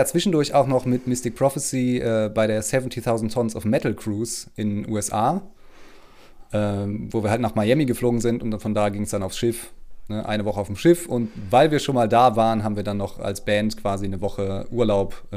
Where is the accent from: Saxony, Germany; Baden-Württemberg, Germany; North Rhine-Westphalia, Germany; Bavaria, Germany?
North Rhine-Westphalia, Germany; Duisburg; also born or lived in Oberhausen; Also geboren wurde ich in Oberhausen und habe dann, glaube ich, auch die ersten 3 Stunden meines Lebens da verbracht. Und danach bin ich in Duisburg aufgewachsen.